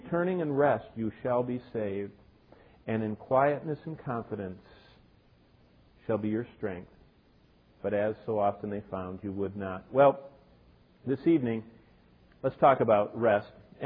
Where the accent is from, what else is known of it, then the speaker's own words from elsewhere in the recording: Michigan, United States; I grew up here in Michigan. I remember the first Myers.